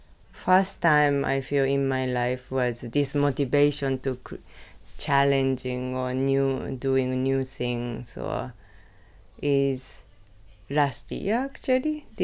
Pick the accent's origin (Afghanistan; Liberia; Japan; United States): Japan; Osaka; English is a second language; moved away as an adult; now in Berlin, Germany; And I'm come from Osaka, Japan, and I moved to Berlin 2007. And then only I lived in Osaka and Berlin, only two cities in my life.